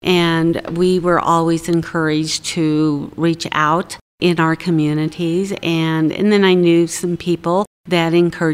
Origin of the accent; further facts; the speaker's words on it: Monte Vista, Colorado, United States; I am originally from Monte Vista. I grew out in the country between Monte Vista and Del Norte. I am a Monte Vista High School graduate.